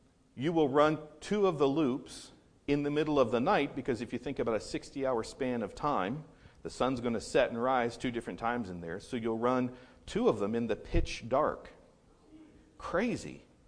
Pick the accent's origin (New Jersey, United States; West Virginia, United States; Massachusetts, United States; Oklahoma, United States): West Virginia, United States; I grew up in West Virginia. There's no mountains in Ohio.